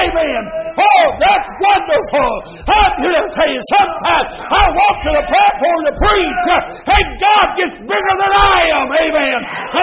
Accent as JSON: {"language": "English", "town": "Asheville", "region": "North Carolina", "country": "United States", "said": "I'm from Asheville, or Barnesville, north of Asheville."}